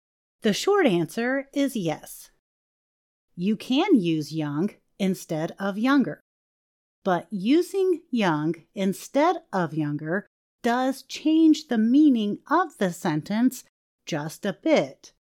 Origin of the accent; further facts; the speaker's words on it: China; English is a second language; I am from China.